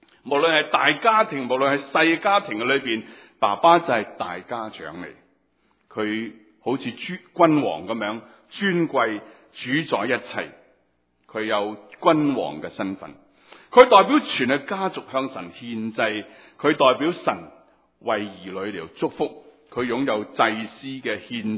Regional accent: China; 我们中国人怎么看死亡？中国人怎么看死亡？

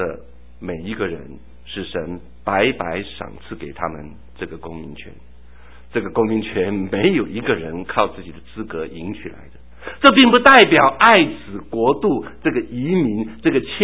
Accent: Taitung, Taitung County, Taiwan; 就像我从小在台东长大

